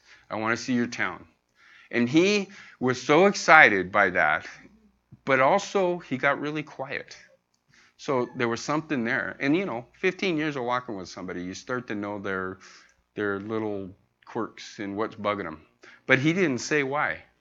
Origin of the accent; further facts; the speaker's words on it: Seattle, Washington, United States; You know, we're snobs. We're from Seattle, so...